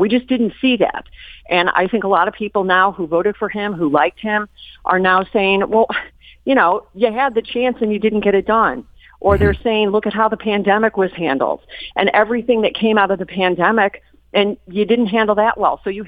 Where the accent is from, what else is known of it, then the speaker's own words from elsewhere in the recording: Chicago, Illinois, United States; I come from Chicago, so voter fraud is kind of what I'm used to.